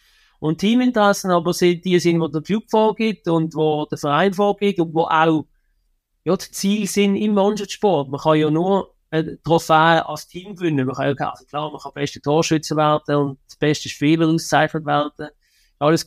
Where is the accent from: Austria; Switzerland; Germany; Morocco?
Switzerland; wenn jemand bei uns in der Schweiz sagt, ich bin ehrgeizig, dann machen alle